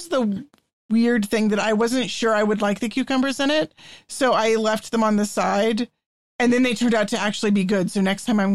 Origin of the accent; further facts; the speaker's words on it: Texas, United States; I grew up in Texas